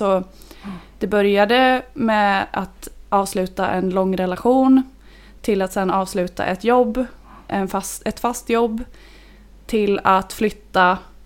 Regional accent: Gothenburg, Västra Götaland County, Sweden; och jag är från Göteborg, uppvuxen i stan

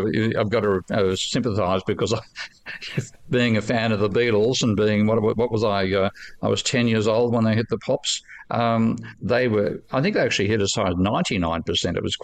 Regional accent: Australia; now in United Kingdom; that's one thing I experienced when I moved to the UK from Australia, because in Australia, if you're renting a place, the landlord pays the council tax.

